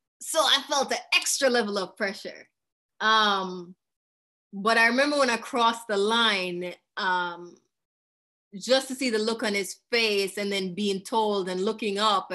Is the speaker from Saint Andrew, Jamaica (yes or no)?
no; Kingston, Jamaica; I was born in Kingston, Jamaica.